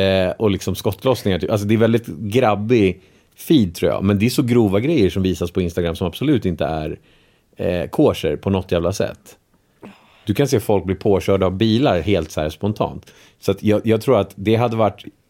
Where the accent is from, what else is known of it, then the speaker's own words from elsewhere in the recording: Albania; now in Sweden; När vi flyttade, alltid när man har varit typ hemma i Albanien, när man åkte till Albanien när man var liten